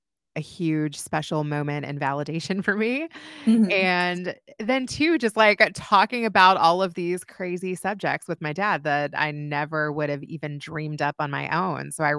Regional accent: Kentucky, United States; I grew up in Kentucky, like, you know, and when I was being raised, I had four grandparents and great grandparents, and we weren't flashy people.

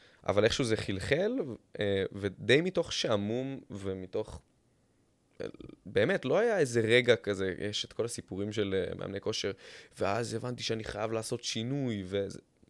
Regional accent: Northern District, Israel; also born or lived in Jerusalem; הלכתי לעשות מכינה קדם צבאית בירושלים, שזה אגב העיר שנולדתי בה, אבא שלי מירושלים במקור, כן, בגיל שנה עברנו לצפון.

